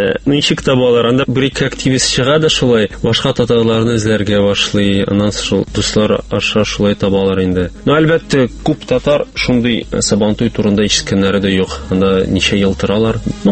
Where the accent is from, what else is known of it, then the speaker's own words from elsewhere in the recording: Kazan, Tatarstan, Russia; moved away as an adult; also born or lived in Turkey / United States; мин Казанда тудым, монда үстем, төрек лицеенда укыдым.